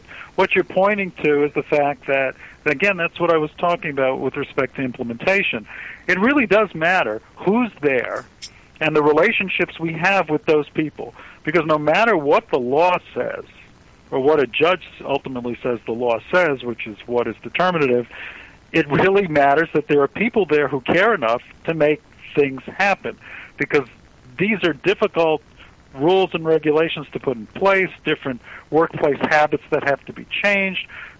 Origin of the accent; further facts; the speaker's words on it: New York, United States; born there; I was born in New York. I was born in New York.